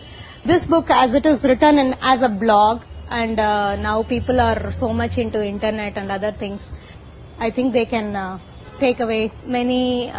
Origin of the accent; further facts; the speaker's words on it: Thanjavur, Tamil Nadu, India; also born or lived in United States; now in Chennai, India; I'm basically from Tanjore, moved to Chennai a couple of years ago. I used to live in US for 12 years. I was working in IT. And I came to India just for my son.